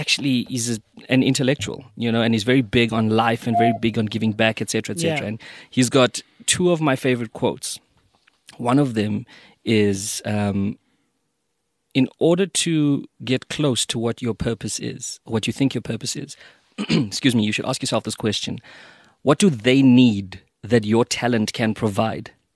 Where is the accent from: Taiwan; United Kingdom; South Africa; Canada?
South Africa; Mthatha, Eastern Cape; I grew up Mtata.